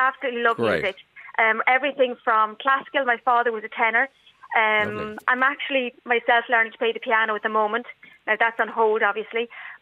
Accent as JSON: {"language": "English", "region": "County Wicklow", "country": "Ireland", "said": "I'm from Wicklow"}